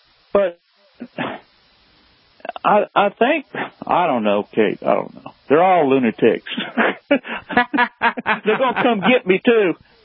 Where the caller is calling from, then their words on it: Mississippi, United States; I'm still here stuck in the swampland.